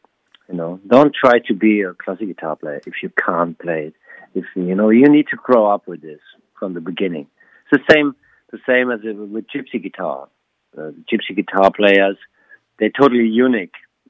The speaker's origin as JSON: {"language": "English", "country": "Germany", "said": "I'm from Germany. Gypsy from Germany. But I'm not a German. That's really important. So that's the way of the gypsy. So, and my family is in Germany since 600 years."}